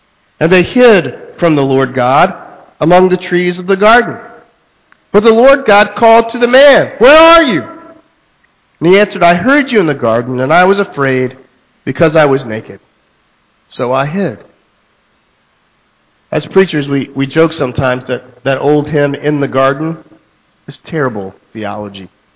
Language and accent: English; Texas, United States; That's maybe, I'm from Texas, if y'all don't know. So I say y'all, and I say other things.